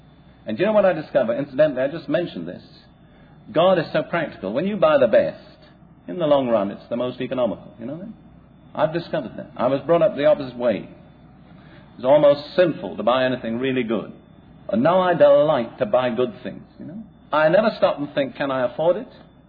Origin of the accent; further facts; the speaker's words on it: United Kingdom; And now, I'm British and I can say this, you Americans probably couldn't say it.